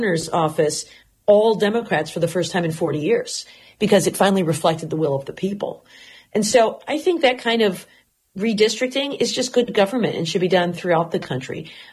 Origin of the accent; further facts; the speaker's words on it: Michigan, United States; One solution to that is something we've done in my home state of Michigan.